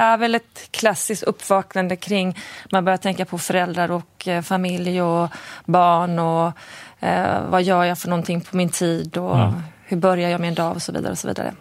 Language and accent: Swedish; Gothenburg, Västra Götaland County, Sweden; now in Stockholm, Sweden